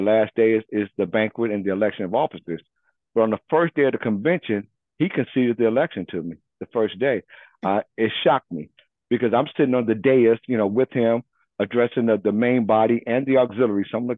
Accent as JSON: {"language": "English", "town": "Chicago", "region": "Illinois", "country": "United States", "tie": "born or raised there", "said": "the convention was in my hometown of Chicago."}